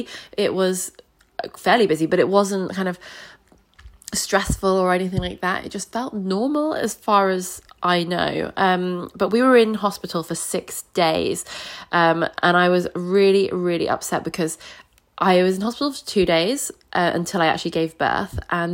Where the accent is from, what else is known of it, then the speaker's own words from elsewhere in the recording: Surbiton, London, United Kingdom; I'm from Surbiton